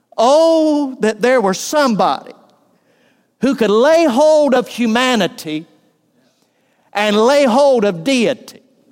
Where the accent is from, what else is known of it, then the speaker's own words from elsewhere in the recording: Valdosta, Georgia, United States; I knew a pastor friend of mine I grew up with over in Valdosta.